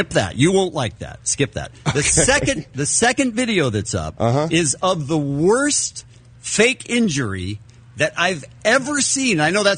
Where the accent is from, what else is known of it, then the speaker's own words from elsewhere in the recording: United States; And I'm an American.